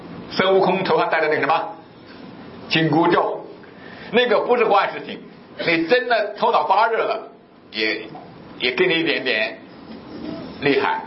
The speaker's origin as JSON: {"language": "Chinese", "country": "China", "tie": "born or raised there", "said": "我从小在中国大陆长大到现在为止"}